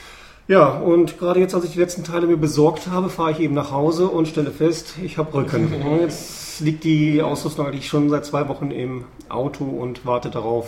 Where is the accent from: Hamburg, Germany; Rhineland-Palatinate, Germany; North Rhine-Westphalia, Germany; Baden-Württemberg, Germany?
North Rhine-Westphalia, Germany; born there; now in Sauerland, Germany; weil ich bin eigentlich gebürtiger Niederrheiner.